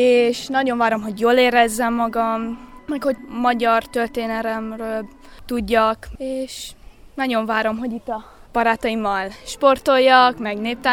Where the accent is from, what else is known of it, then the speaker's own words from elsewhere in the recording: Florida, United States; also born or lived in Philadelphia; És én ott születtem, és aztán úgy értem, Philadelphiában születtem, de elköltöztünk Floridába.